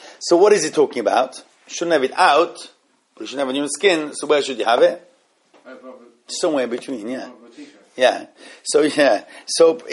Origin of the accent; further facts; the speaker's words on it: Switzerland; I can tell you that personally, I was brought up in Switzerland